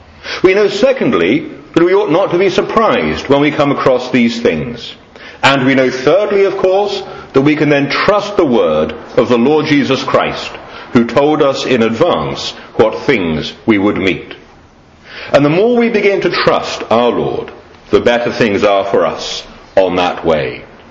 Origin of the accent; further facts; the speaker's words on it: England, United Kingdom; We are English, and we have, hopefully, the stiff upper lip